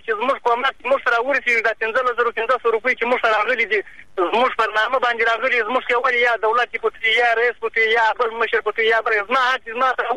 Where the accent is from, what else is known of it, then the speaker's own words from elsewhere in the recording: Badghis, Afghanistan; now in Herat, Afghanistan; موږ دلته مهاجر یو. بېجا شوده د ولایت د بادغیس راغلی یو د مرغاز ولسوالۍ دلته دا یو نیم کال کېږي موږ دلته پراته یو.